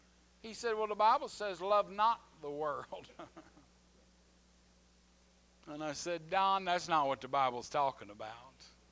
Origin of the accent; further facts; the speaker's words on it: Oklahoma, United States; being born and raised in Oklahoma, where I'm a landlubber, we don't have no oceans.